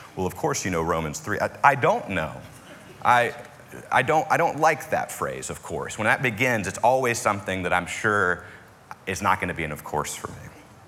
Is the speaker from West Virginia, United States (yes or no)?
yes; West Virginia, United States; I wasn't raised in Texas. My idea of tacos was very, I was raised in West Virginia.